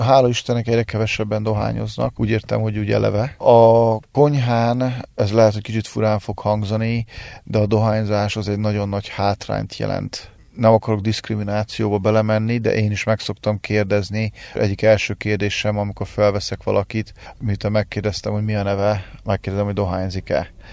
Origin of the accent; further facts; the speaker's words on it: Hungary; mert ugye magyar vagyok, az az álmom, hogy itt teremtsem meg a családomat az országba, ahonnan vagyok, és ebbe az országba fölnevelni a gyermekem